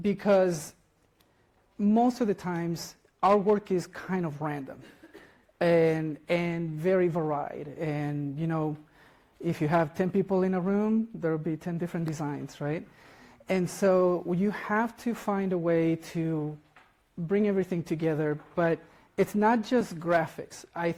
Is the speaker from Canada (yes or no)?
no; Chile; now in United States; And I'm originally from Chile, but I live in the United States.